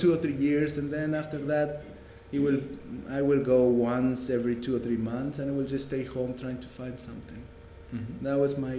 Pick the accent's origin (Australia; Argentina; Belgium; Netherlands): Argentina; Misiones; also born or lived in Santa Fe; now in New York, United States; I was born in Argentina, very close to Brazil, in an area of kind of intense nature. Mm-hmm. The Iguazu Falls are close to my hometown.